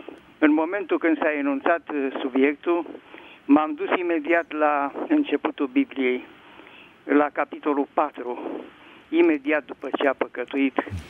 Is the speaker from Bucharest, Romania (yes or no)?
yes; Bucharest, Romania; sunt din București.